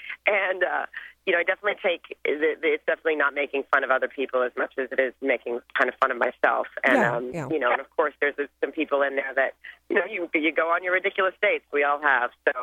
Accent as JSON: {"language": "English", "region": "Arkansas", "country": "United States", "tie": "born or raised there", "said": "it's growing up in the South. I grew up in a really small town in Arkansas."}